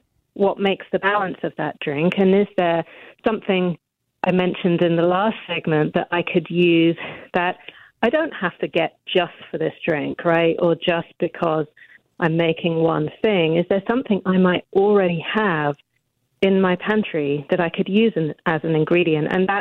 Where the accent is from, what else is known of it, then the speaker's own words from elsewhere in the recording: United Kingdom; And of course, being British, yes, I'm not going to lie. I've got a lot of tea at my disposal.